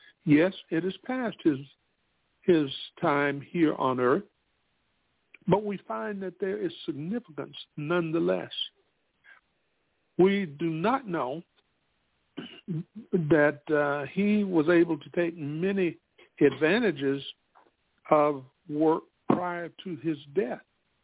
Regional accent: Spartanburg, South Carolina, United States; And while it was significant that I go there, because I am from Spartanburg, South Carolina, we had two well-known schools here.

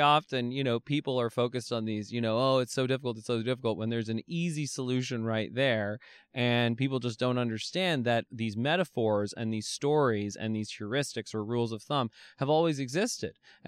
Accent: England, United Kingdom; But when I was growing up in England, they had always the best ads on TV.

